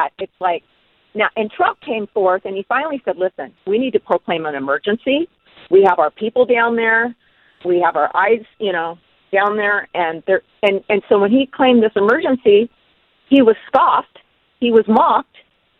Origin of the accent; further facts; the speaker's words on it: Washington, United States; I'm from Washington State. I've lived here my whole life, and Seattle used to be a great city.